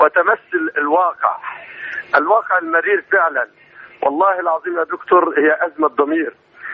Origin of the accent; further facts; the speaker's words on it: Egypt; also born or lived in Riyadh, Saudi Arabia; وجئت إلى هنا ونويت أن أستقر في في في بلدي مصر